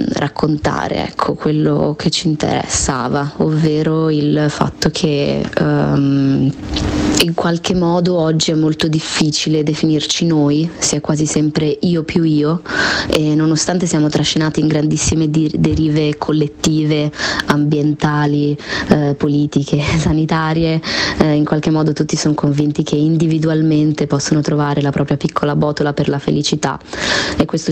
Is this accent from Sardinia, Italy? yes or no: no; Genoa, Liguria, Italy; Io sono nata a Genova, quindi sono genovese